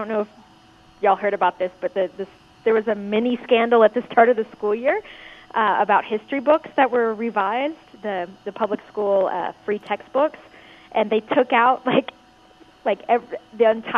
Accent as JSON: {"language": "English", "town": "Houston", "region": "Texas", "country": "United States", "said": "in my hometown, I'm from Houston"}